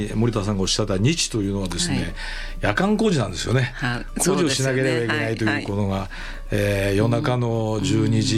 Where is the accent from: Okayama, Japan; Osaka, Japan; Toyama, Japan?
Toyama, Japan; Takaoka; はい、はい、そうです。高岡出身でございまして